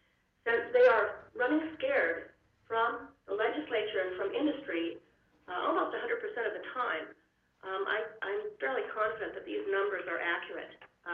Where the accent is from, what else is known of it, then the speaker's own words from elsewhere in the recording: Anchorage, Alaska, United States; I was raised here in Anchorage